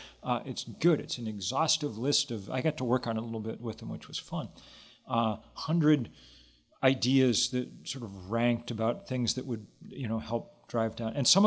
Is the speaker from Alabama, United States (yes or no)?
no; Lexington, Massachusetts, United States; I'm a quite sentimental patriot in many ways. I grew up in Lexington, Massachusetts. My summer job in high school was I'd put on the tricorn hat and go give tours of the Battle Green